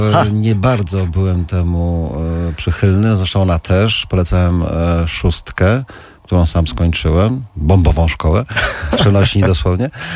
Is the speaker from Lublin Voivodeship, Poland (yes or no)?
no; Gdynia, Pomeranian Voivodeship, Poland; Moja mama przyjechała tutaj do Gdyni z Powierza Suwalskiego, także tutaj ona głównie zdecydowała o tym, że jestem tym gdynianinem